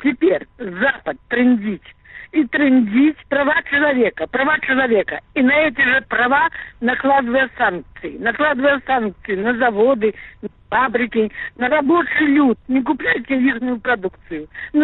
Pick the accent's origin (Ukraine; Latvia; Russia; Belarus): Belarus; Какие мы есть белорусы, какие мы сами, такие мы выбрали и сами.